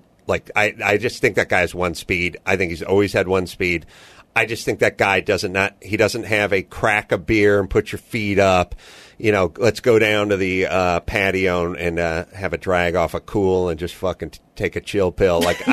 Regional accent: United States; because I'm ugly American, I decided, oh, I got to watch the end of the Steelers game.

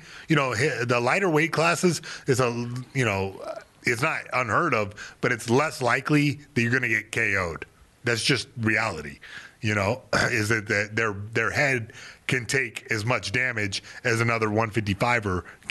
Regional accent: Fayetteville, North Carolina, United States; Yeah, now I made peace where I came from Fayetteville, North Carolina.

